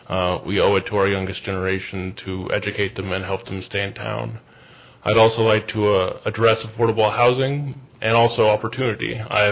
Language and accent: English; Juneau, Alaska, United States; I was born and raised in Juneau.